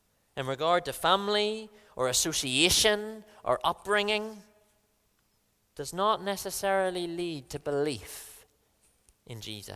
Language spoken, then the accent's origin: English; Lisburn, Northern Ireland, United Kingdom; This is my hometown. And it was a joy to be able to come back to Lisburn, where I grew up.